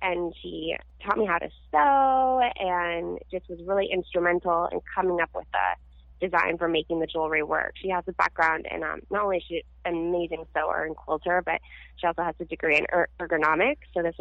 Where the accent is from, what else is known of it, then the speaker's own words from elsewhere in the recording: Virginia, United States; also born or lived in Washington, D.C.; now in California, United States; That's right. I was born in DC. I grew up in Virginia, right outside of DC.